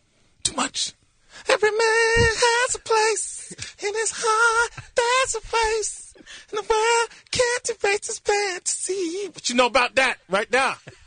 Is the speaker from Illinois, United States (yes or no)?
yes; Chicago, Illinois, United States; You know, I'm from Chicago and it's set in Chicago.